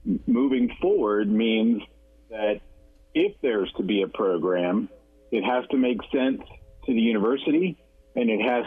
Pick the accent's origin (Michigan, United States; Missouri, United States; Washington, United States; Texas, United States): Texas, United States; also born or lived in Northeast US; And I've grown up here. I've been here since I was 12 years old. Sorry, I was born in the Northeast